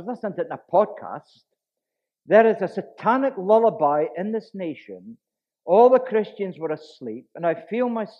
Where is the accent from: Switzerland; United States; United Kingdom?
United Kingdom; Portknockie, Scotland; But the village I grew up in Portnochy, and I grew up in a Christian home.